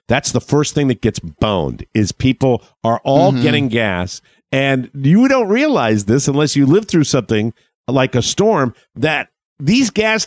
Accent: Florida, United States; please send your thoughts out to the people in the panhandle of my home state because this is massive.

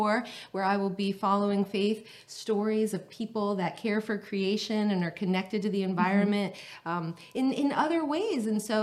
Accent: New York, United States; born there; now in Los Angeles, United States; I was born in New York.

